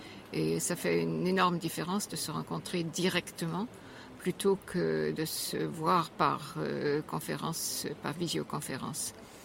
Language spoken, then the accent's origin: French; France; accent: German; now in Germany; je suis française d'origine mais j'habite en Allemagne depuis 50 ans, d'où mon petit accent allemand.